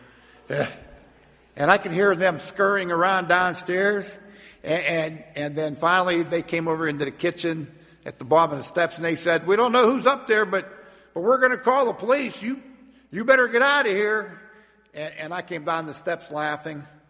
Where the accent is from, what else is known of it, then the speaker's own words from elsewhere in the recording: Port Vue, Pennsylvania, United States; we grew up in Port Vue. My dad was a policeman there.